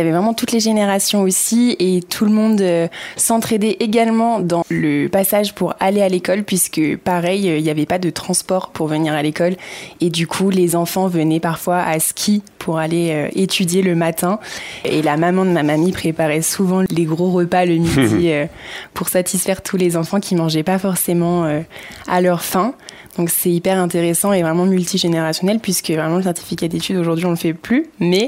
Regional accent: Courchevel, Auvergne-Rhône-Alpes, France; Et je pense qu'on se ressent vraiment chez nous, à Courchevel.

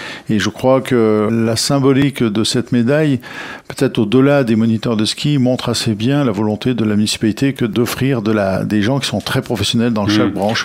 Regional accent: Courchevel, Auvergne-Rhône-Alpes, France; born there; Je suis né à Courchevel et je suis fier et très heureux de l'être.

